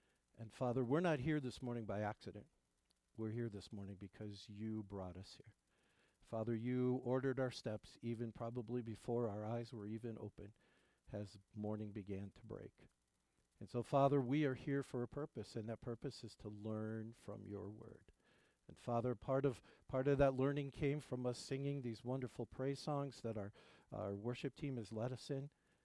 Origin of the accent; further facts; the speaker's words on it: Ohio, United States; That is not very far from where I grew up in Northern Ohio, and I've been there twice.